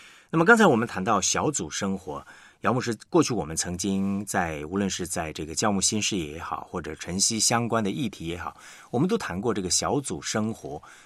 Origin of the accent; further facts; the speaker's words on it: China; 那么可能在我们中国人的观念里面呢，我们会觉得哎呀，这些是所谓的教会的领袖负责人。